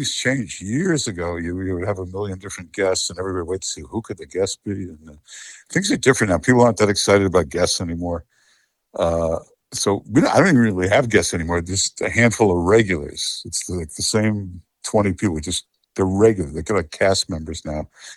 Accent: Detroit, Michigan, United States; I grew up in Michigan, Detroit, Michigan.

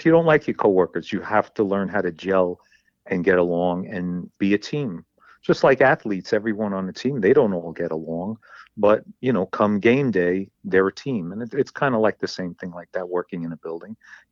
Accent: Manhattan, New York, United States; I grew up in Manhattan, down on Chelsea, down on 18th Street. I lived in the Robert Fulton Housing Projects, spent a lot of time there.

